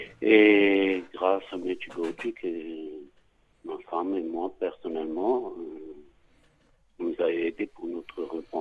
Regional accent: Grand Est, France; quand Vitska était venu chez nous en Alsace

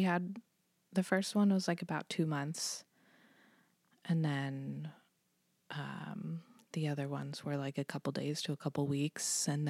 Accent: New Jersey, United States; No, I am from New Jersey.

